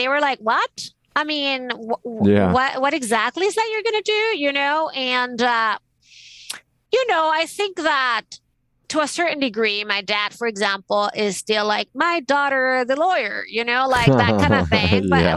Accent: Venezuela; growing up in Venezuela, my parents actually thought that taking me to galleries and museums and traveling

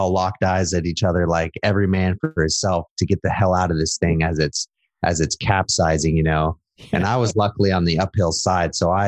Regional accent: Alaska, United States; And so I actually was born and raised in Alaska, and my dad grew up fishing with his dad. Then I grew up fishing with my dad.

